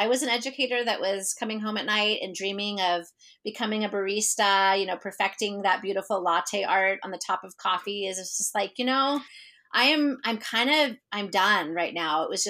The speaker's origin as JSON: {"language": "English", "region": "Oregon", "country": "United States", "said": "from Southern Oregon."}